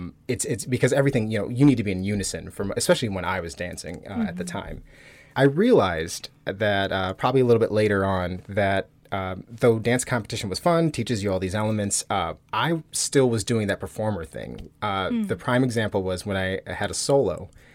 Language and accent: English; Sterling Heights, Michigan, United States; also born or lived in Detroit; So yeah, I grew up in, born in Detroit and then grew up in Sterling Heights, which is just outside.